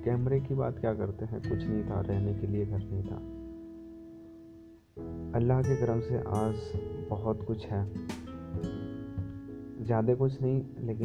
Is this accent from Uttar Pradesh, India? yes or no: yes; Gorakhpur, Uttar Pradesh, India; और मैं उत्तर प्रदेश के गोरखपुर से बिलोंग करता हूँ। मेरा जन्म बहुत ही गरीब परिवार में हुआ था।